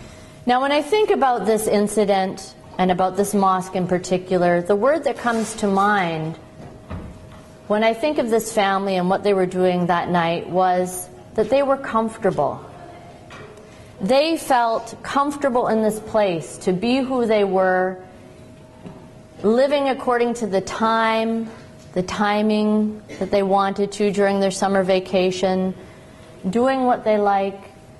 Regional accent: Canada; even though I'm a Canadian, I'm not even used to mentioning Canada.

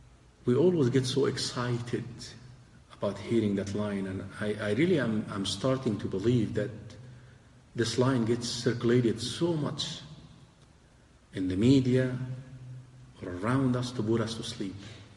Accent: Egypt; I'm originally from Egypt, if you may not know. I used to live in the countryside

